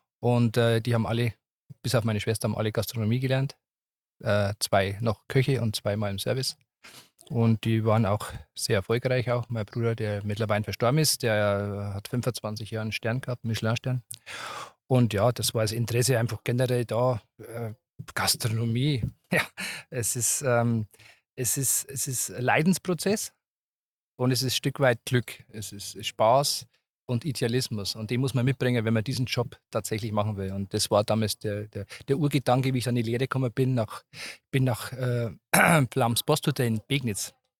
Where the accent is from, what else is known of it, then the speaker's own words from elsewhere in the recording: Bavaria, Germany; now in Austria; Nein, ich bin ursprünglich, komme aus dem Fichtelgebirge, bin ein Oberfranke und war die letzten 9 Jahre in Reide-Winkel nebenan tätig.